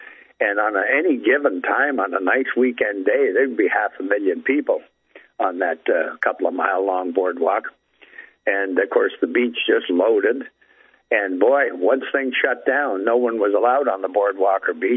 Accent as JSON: {"language": "English", "country": "Canada", "said": "same as our British Columbia on our west coast, Vancouver, the big city there."}